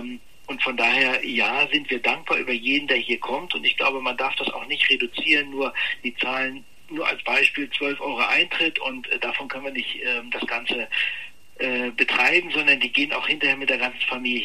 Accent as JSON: {"language": "German", "region": "Schleswig-Holstein", "country": "Germany", "tie": "born there", "also_born_or_lived": "Hamburg", "said": "Ich bin in Schleswig-Holstein geboren, habe dann zwar fast 25 Jahre in Hamburg gelebt und bin dann irgendwann wieder zurück nach Schleswig-Holstein und ich bin leidenschaftlicher Schleswig-Holsteiner."}